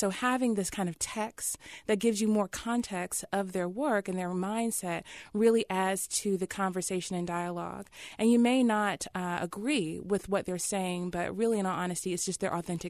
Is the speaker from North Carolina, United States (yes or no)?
yes; Winston-Salem, North Carolina, United States; You know, I'm from Winston-Salem. I could throw a rock at my mama's house from where I'm standing right now.